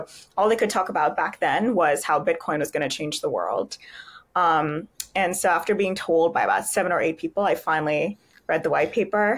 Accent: Canada; I'm originally Canadian, so basically raised there.

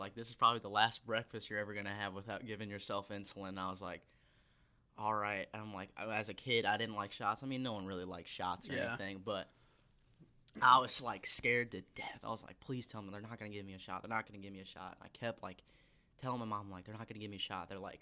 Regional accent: Bloomington, Indiana, United States; I'm from Bloomington, Indiana, and I was diagnosed with diabetes when I was in eighth grade.

